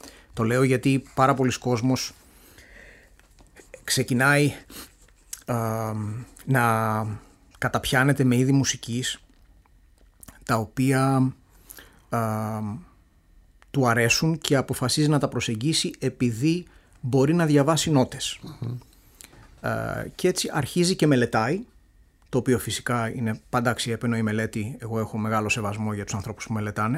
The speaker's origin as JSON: {"language": "Greek", "country": "Greece", "said": "ήξερε ότι εγώ είμαι από την Ελλάδα, τα είχαμε κουβεντιάσει αυτά"}